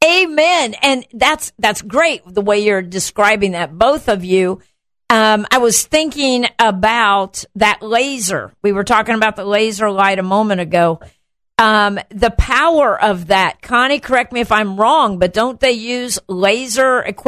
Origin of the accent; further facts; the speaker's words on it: Chiquimula, Guatemala; Growing up in Central America, my parents were missionaries. The lights in town, the electricity in our little town, and the town was called Chiquimula, Little Mule.